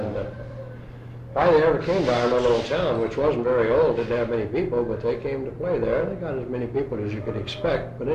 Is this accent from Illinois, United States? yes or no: no; Haskell, Texas, United States; born there; also born or lived in Corpus Christi; Haskell, Texas, a little tiny place up near Abilene and in that area. But we moved when I was pretty young to Corpus Christi for 2 years.